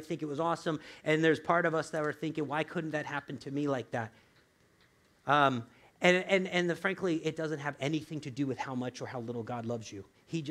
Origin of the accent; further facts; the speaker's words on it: Florida, United States; I came from the South. I guess people in the South have weaker knees. Because in Florida, man